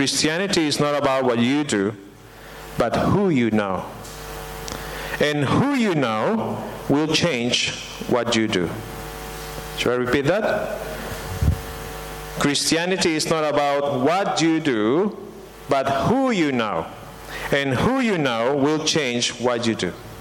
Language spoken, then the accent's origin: English; Lima, Peru; As you know, I come from Peru. I come from a town called Lima. Very crowded, it's very corrupted.